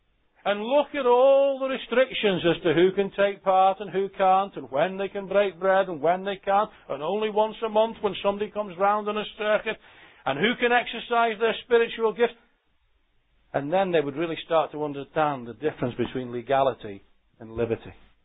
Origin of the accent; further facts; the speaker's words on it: Liverpool, North West England, United Kingdom; When I was brought up there in Liverpool, as you drove into the city